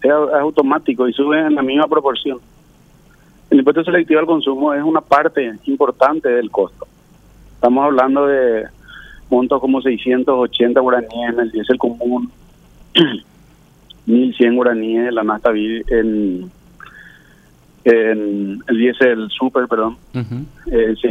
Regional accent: Paraguay; también nos vamos como paraguayos.

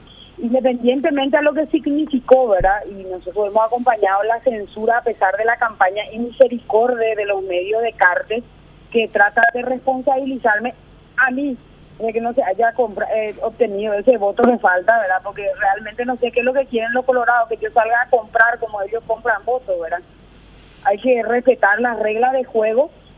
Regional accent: Paraguay; nos afecta a todos como paraguayos.

